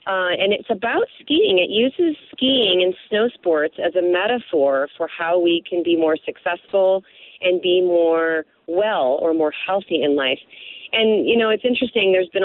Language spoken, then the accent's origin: English; Chicago, Illinois, United States; And I grew up in Chicago, so I went away for school. But I went to ETHS for high school, so I'm a real Chicagoan.